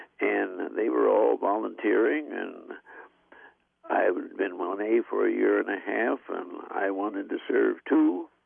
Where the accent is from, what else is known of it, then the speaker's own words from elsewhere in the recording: Iowa Falls, Iowa, United States; So I went back to my hometown of Iowa Falls, Iowa.